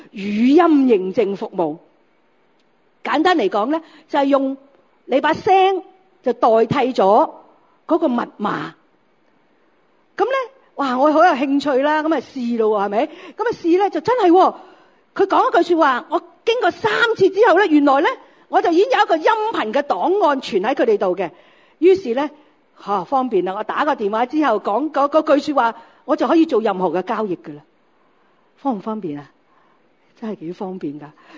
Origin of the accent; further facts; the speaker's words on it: Hong Kong; 我自己咧生长一个咧好贫穷嘅家庭，我喺七层大厦里面去长大，喺徙置区去长大。